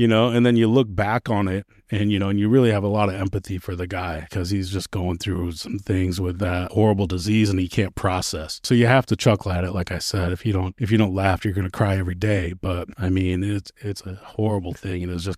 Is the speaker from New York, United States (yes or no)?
yes; Buffalo, New York, United States; I was born and raised in Buffalo, so you have to understand, I'm fairly negative on these things to begin with.